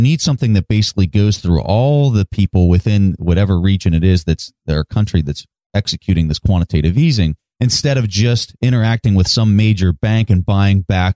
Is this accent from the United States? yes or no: yes; United States; So that's where I'm concerned as an American.